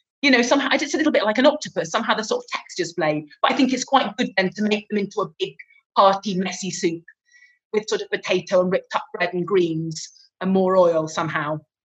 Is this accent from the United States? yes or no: no; England, United Kingdom; Well, I'm English